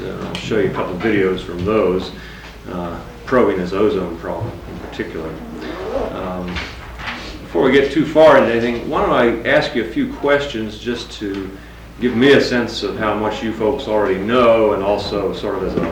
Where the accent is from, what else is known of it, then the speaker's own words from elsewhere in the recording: Santa Cruz, California, United States; I'm from Santa Cruz, California. That's where I live